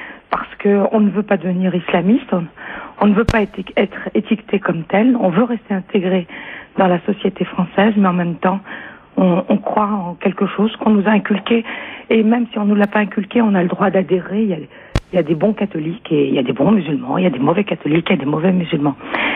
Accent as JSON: {"language": "French", "country": "Tunisia", "said": "Je suis tunisienne"}